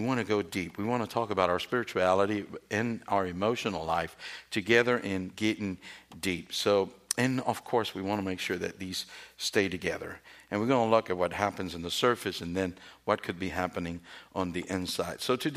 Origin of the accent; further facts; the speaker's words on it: Puerto Rico; in my hometown in Puerto Rico, they had a big factory, and a lot of people worked there